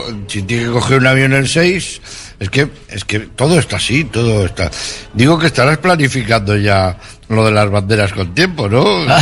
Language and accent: Spanish; Bilbao, Basque Country, Spain; Es que los de Bilbao somos muy de Bilbao.